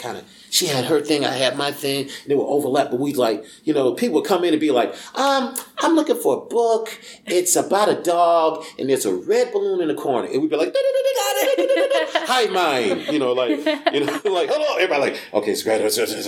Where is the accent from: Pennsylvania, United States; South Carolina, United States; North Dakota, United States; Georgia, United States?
South Carolina, United States; Columbia; I'm from Columbia, and I grew up in the Eau Claire community, and there was a library, a storefront on Fairfield Road across from Maurice Alcorn Middle School.